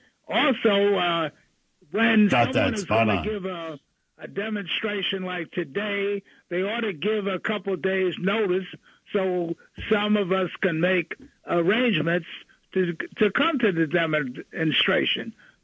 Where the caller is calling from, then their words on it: Brooklyn, New York, United States; from Brooklyn